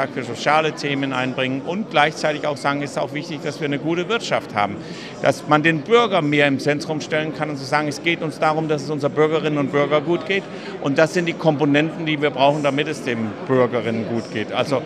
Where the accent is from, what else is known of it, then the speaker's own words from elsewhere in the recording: Rostock, Mecklenburg-Vorpommern, Germany; also born or lived in Copenhagen, Denmark; Ich bin Rostocker, ich bin zwar in Kopenhagen geboren, aber es sind ja keine 150 Kilometer von hier weg